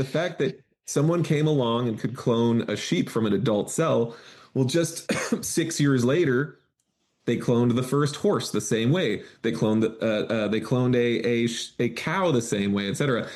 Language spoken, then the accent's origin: English; North Dakota, United States; I grew up in Western North Dakota, and my grandfather had horses